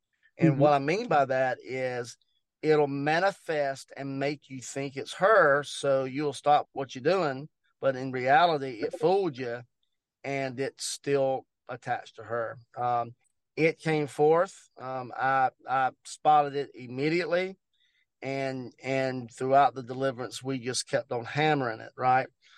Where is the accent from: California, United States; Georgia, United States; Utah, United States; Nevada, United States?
Georgia, United States; I was born and raised in Georgia, and it's what we call that Southern hospitality.